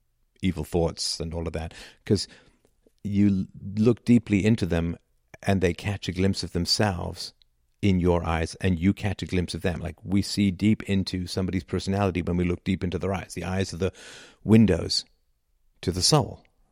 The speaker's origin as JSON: {"language": "English", "region": "England", "country": "United Kingdom", "tie": "born or raised there", "said": "as I grew up in England, of course."}